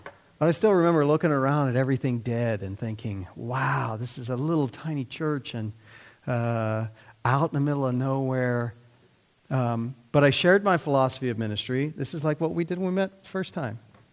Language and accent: English; Ohio, United States; I'm from Ohio. I'm just a short guy from Ohio. You know, where I'm from, grass grows free.